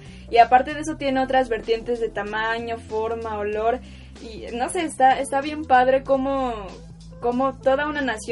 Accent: Mexico

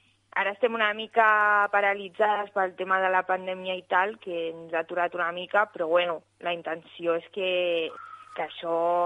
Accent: Terrassa, Catalonia, Spain; Bueno, Terrassa al final, bueno, és una ciutat, no és com Barcelona

